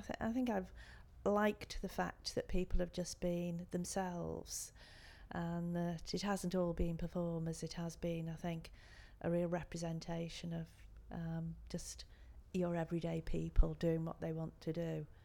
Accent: Wirral, North West England, United Kingdom; I'm 58 years old and I'm from the Wirral on Merseyside.

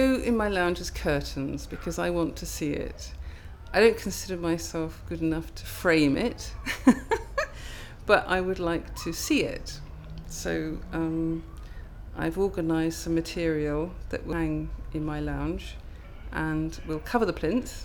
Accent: Wales, United Kingdom; also born or lived in London; I come from Wales. I live in just outside Aberystwyth. I've lived there for about 25 years. Before that, I was living in London

